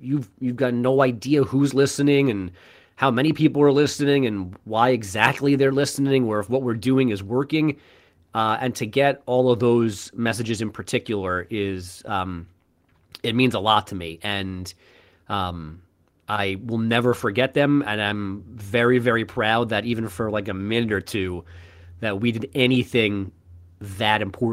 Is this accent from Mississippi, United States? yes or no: no; New York, United States; like I grew up in New York.